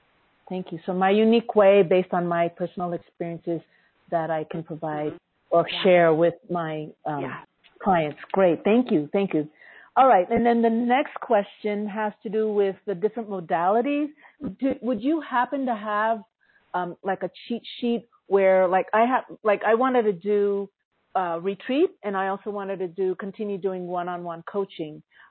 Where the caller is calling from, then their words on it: Costa Rica; I'm calling from Costa Rica